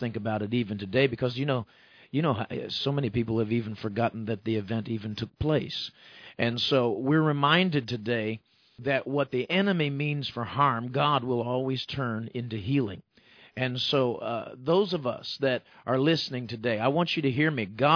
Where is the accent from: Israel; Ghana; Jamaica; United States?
United States; New York; I'm a New Yorker at heart.